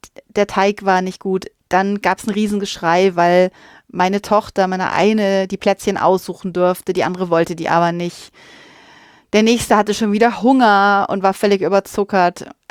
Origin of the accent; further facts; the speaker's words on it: Bavaria, Germany; Ich bin ja aus Bayern und bei uns kam immer das Christkind